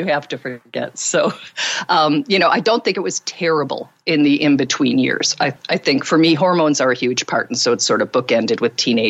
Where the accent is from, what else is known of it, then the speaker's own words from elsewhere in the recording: Midwest, United States; in the United States. I'm from the Midwest, and I first started experiencing depression in my very early teens, maybe even 12, 13.